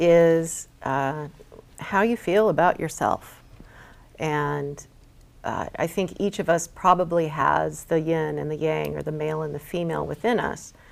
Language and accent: English; Alaska, United States; You know, I grew up here in Alaska, and I went hunting with my dad and fishing